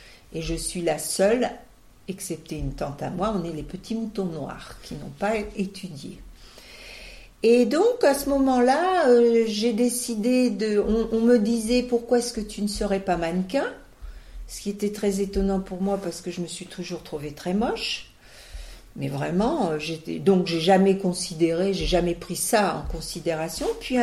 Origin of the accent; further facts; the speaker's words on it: Auxerre, Bourgogne-Franche-Comté, France; je suis une petite bourguignonne. Je suis née à Auxerre, en Bourgogne, où j'ai vécu jusqu'à l'âge de 10 ans. Mes parents, c'était une famille bourgeoise d'Auxerre.